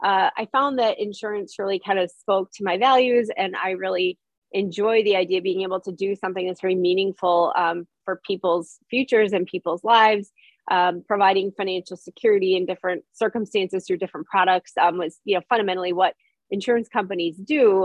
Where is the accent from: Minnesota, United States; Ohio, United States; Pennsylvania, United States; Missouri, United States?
Minnesota, United States; also born or lived in Green Bay, United States; So I was born in Green Bay, but I consider myself to be, you know, for all purposes, a native Minnesotan. I love the Twin Cities, have lived here most of my life